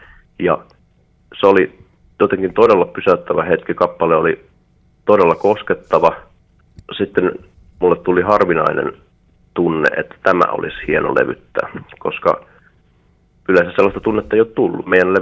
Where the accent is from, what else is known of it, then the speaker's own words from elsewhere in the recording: Vaasa, Ostrobothnia, Finland; vaikka me ei enää asuta Vaasassa, niin bändi on Vaasasta lähtöisin. Meillä oli treeni siellä viime vuoteen asti ja sieltä ollaan kaikki kotoisin.